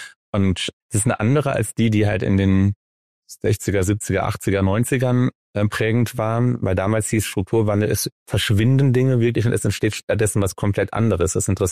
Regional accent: North Rhine-Westphalia, Germany; ich komme aus dem Ruhrgebiet

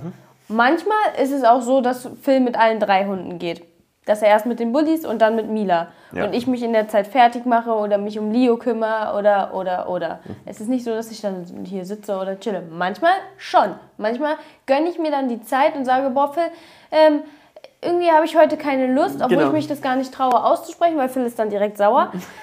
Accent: Göttingen, Lower Saxony, Germany; moved away; Ich bin in Göttingen aufgewachsen, ich habe direkt in der Stadt gewohnt, ich bin überall mit dem Fahrrad oder zu Fuß hingegangen. Ich bin dann von Göttingen in eine Großstadt gezogen

